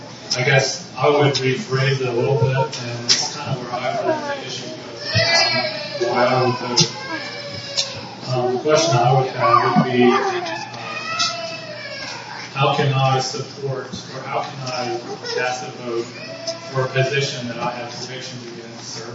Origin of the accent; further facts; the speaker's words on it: Canada; I'm not knowledgeable because I'm a Canadian.